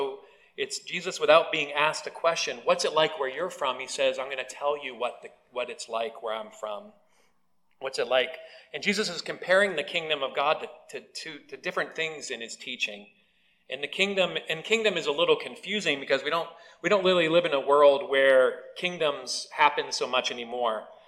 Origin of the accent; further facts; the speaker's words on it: Maine, United States; And the waitress, she asked us where we're from. And we said, "We're from Maine," and we got all very proud.